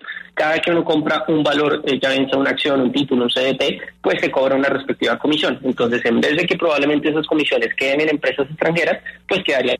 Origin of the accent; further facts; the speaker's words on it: Colombia; probablemente como colombianos, a decir: tenemos acciones de Ecopetrol en Colombia